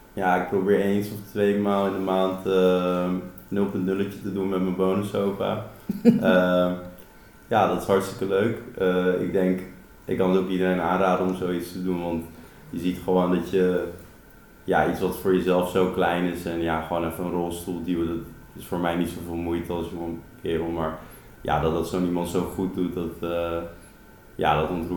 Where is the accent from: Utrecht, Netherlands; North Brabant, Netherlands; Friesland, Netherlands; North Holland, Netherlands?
Friesland, Netherlands; Sneek; Ik kom zelf ook uit Snee.